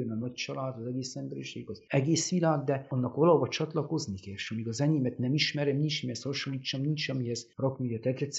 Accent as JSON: {"language": "Hungarian", "region": "Székely Land", "country": "Romania", "tie": "born or raised there", "said": "Mert a összbevéve a saját életterem, az a szülőházam, szülőföldem, hazám. Most ez jelenti magát a fizikai területet, jelenti azt az életet vagy udvart, jelenti azt a települést, jelenti az egész szülőföldet, azt mondjuk, hogy Székelyföld"}